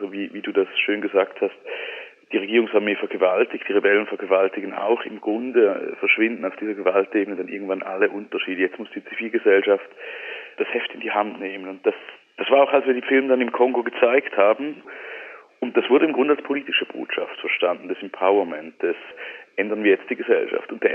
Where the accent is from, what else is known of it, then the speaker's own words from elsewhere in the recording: Switzerland; ich bin ein Schweizer